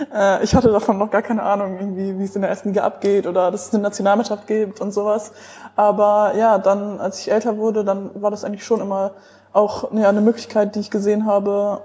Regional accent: Osnabrück, Lower Saxony, Germany; Ich komme aus Osnabrück und ich spiele auch hier in Osnabrück bei der ersten Liga, bei den Giro Life Panthers

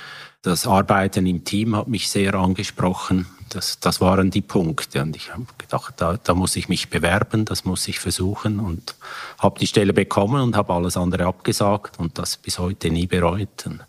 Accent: Thalwil, Zurich, Switzerland; Ich bin in Thalwil aufgewachsen, war noch immer wieder in Zürich und bin auch in Zürich zur Schule gegangen.

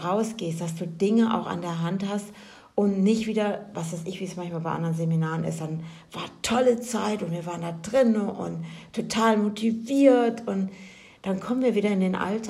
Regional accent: Germany; Und ich als Deutsche sage jetzt, vom 4. bis zum 7. Juni findet das Ganze nämlich in der Schweiz statt

